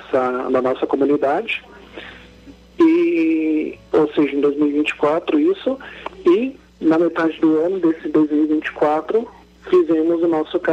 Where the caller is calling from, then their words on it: Ponta Grossa, Paraná, Brazil; Eu falo da cidade de Ponta Grossa, no Paraná.